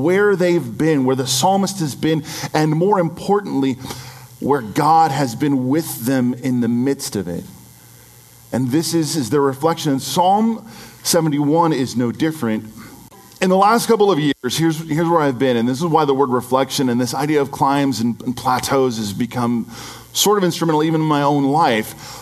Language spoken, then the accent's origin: English; Pinole, California, United States; We went to San Francisco, but on the way through, I drove them through my hometown of Pinole.